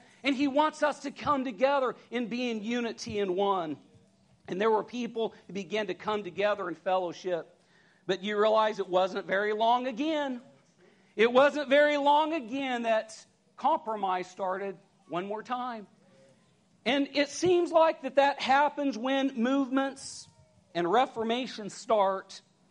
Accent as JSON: {"language": "English", "region": "Pacific Northwest", "country": "United States", "tie": "born or raised there", "said": "I grew up in the Northwest, and to me, I've termed it was a spotted owl issue."}